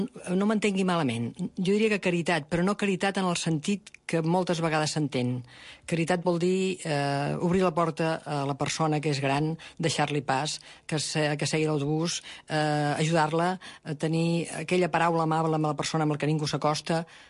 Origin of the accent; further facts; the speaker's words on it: Barcelona, Catalonia, Spain; Jo vaig néixer a Barcelona, vaig viure justament al cor de Barcelona, a la Roda Universitat, anava a col·legi de la plaça Universitat, i els meus records d'infància són aquests, la Roda Universitat, la plaça Universitat, el carrer Pelai...